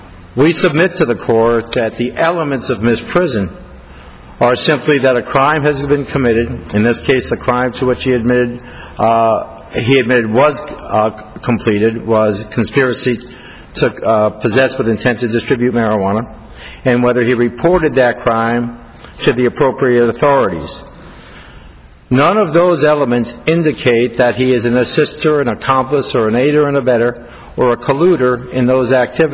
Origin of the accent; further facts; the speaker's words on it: Tucson, Arizona, United States; I'm from Tucson, Arizona.